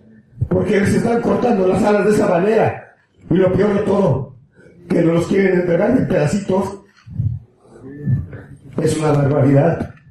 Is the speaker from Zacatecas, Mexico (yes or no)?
no; Tlaxcala, Mexico; Yo no soy de Guerrero, señores, yo soy de Tlaxcala.